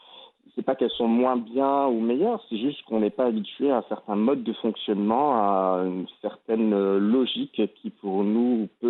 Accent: Meknes, Fès-Meknès, Morocco; now in Tangier, Morocco; Non, j'ai grandi à Meknès.

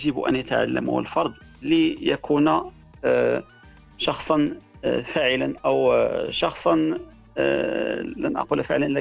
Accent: Morocco; ماشي تيبقى جالس عاصر على القهوة كما نقولوا احنا في المغرب

